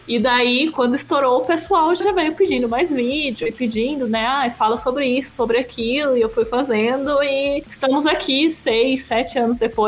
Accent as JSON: {"language": "Portuguese", "country": "Brazil", "said": "GB, pode ser no português mesmo, nós somos brasileiros."}